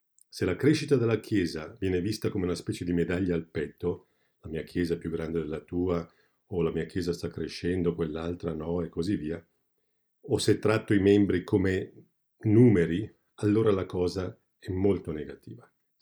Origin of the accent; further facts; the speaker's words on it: Switzerland; Sono italiano, ma da figlio di migranti sono cresciuto in Svizzera.